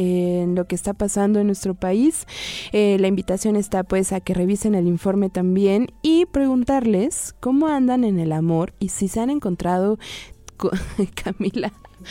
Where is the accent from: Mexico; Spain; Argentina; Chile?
Mexico; Mexico City; Creo que si somos chilangos, nos identificamos mucho con el proyecto